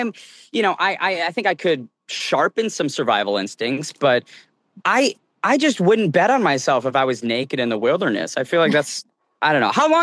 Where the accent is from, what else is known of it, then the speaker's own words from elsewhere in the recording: Phoenix, Arizona, United States; that's someone that's born and raised in Phoenix